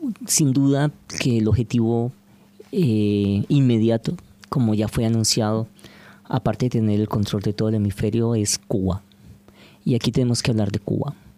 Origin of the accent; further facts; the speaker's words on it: Colombia; estoy aquí como colombiano, pero también como latinoamericano, pero también como luchador popular.